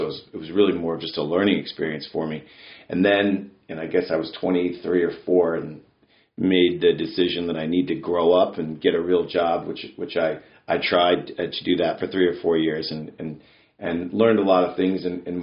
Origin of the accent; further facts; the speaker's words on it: Cincinnati, Ohio, United States; my junior coach, Don Mills, I grew up in Cincinnati.